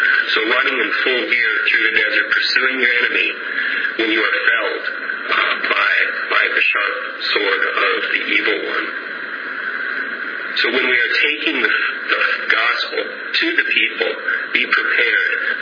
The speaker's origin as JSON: {"language": "English", "region": "Midwest", "country": "United States", "tie": "born or raised there", "said": "I grew up in the Midwest and we had nice green lawns"}